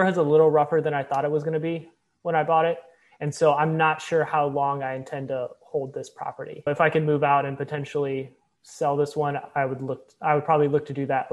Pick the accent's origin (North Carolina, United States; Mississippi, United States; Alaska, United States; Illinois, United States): Illinois, United States; I grew up in Illinois, so I'm from the Midwest.